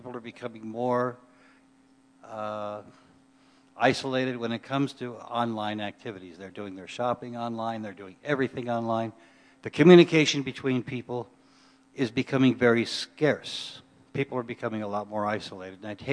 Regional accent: California, United States; from Southern California

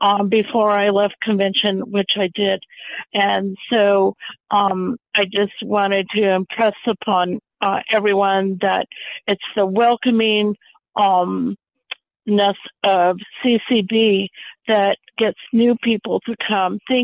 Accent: Colorado, United States; this friend of mine, Nancy Unger, invited me, and I'm from Colorado, so it was my first California Council of the Blind convention

